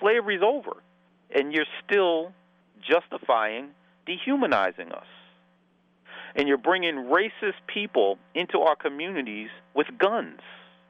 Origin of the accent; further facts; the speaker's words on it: Peekskill, New York, United States; you have my hometown of Peekskill, which the city government reeks, smells of racism.